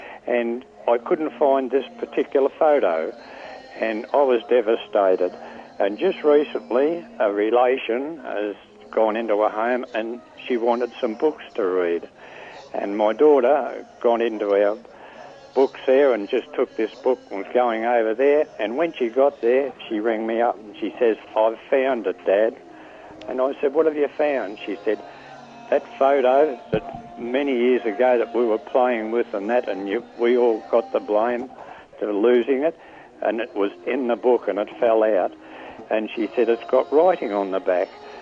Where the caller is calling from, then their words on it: Riddells Creek, Victoria, Australia; At Riddles Creek, which is not far away from Macedon